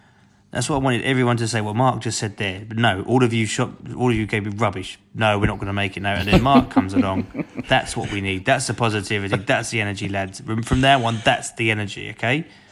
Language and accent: English; Australia; I'm Australian. Oh, I live in Australia now and I follow him on Twitter.